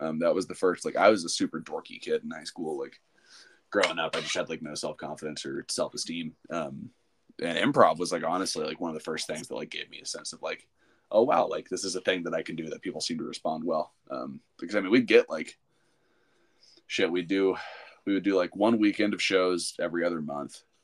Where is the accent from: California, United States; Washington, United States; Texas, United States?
Texas, United States; He did barbecue sometimes, you know, growing up in Texas.